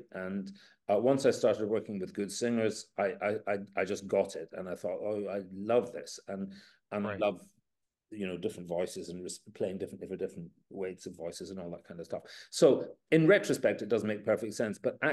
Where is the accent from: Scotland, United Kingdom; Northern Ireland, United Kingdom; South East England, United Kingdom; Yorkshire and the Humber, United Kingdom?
Scotland, United Kingdom; I have an oboist friend from, I'm from Scotland, and our parents were friends together back in the war.